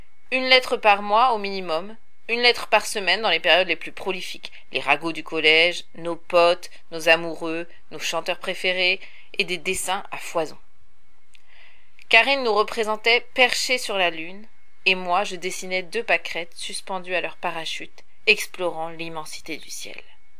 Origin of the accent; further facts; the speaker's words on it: Brest, Brittany, France; J'étais de Bellevue, un quartier de Brest. 15 kilomètres nous séparaient.